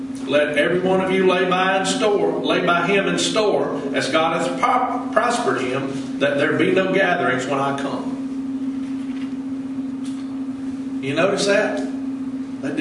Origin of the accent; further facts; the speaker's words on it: Alabama-Georgia state line, United States; I remember growing up, you know, I grew up on the Alabama-Georgia state line. I didn't know anything about Eastern and Central time, but I knew Alabama time, Georgia time.